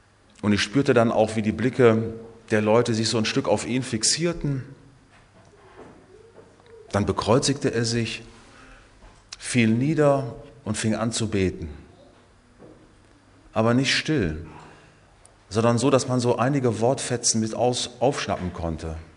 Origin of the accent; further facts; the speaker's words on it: Cologne, North Rhine-Westphalia, Germany; als ich vor einiger Zeit Köln besuchte, meine Heimatstadt, und mir einige Dinge noch einmal angeschaut hatte.